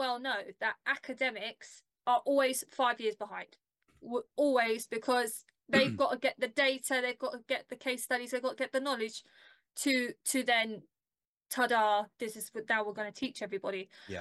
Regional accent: London, United Kingdom; I mean, I'm from South London. There is no manufacturing around here.

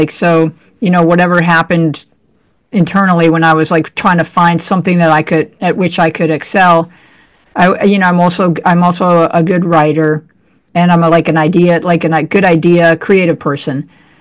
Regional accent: Williamsville, New York, United States; We grew up in suburban Buffalo, New York, a town called Williamsville.

